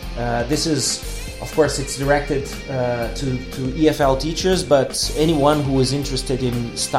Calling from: Porto Alegre, Rio Grande do Sul, Brazil; English is a second language

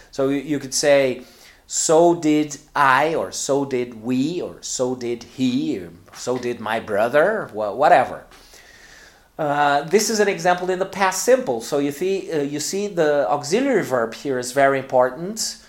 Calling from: Porto Alegre, Rio Grande do Sul, Brazil; English is a second language

